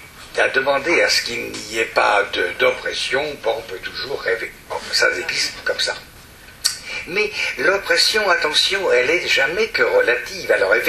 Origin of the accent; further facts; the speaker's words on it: the Alps, France; je suis des Alpes un peu plus bas.